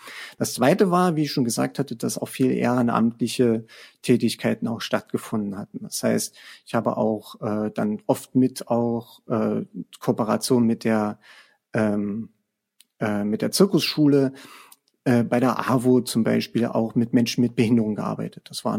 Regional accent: Saarlouis, Saarland, Germany; hier auch, wo ich herkomme, aus Saarlouis

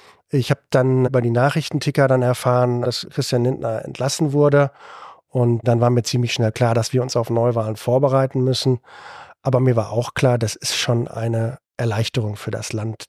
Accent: North Rhine-Westphalia, Germany; Ich bin ein typisches Kind des Ruhrgebiets und das Ruhrgebiet ist meine Heimat

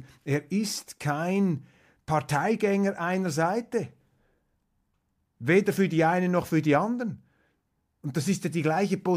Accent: Switzerland; Und das muss uns natürlich als Schweizer massiv zu denken geben.

